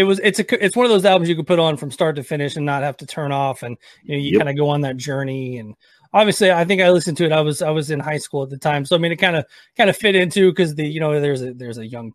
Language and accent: English; Nashville, Tennessee, United States; Actually, the first time they came through, I grew up in Nashville, so the first time they came through, they were opening for